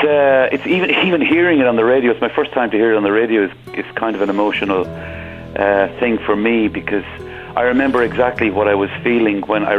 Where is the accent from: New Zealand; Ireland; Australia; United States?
Ireland; Newbridge, Kildare; And my dear friend from my hometown, Newbridge, County Kildare, John White, both taken from us.